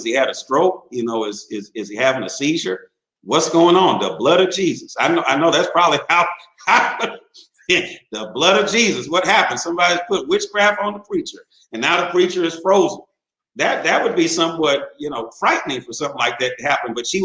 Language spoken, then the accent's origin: English; Washington, Missouri, United States; accent: Washingtonian Missouri; Oh, I got my Washingtonian Missouri accent mixed up.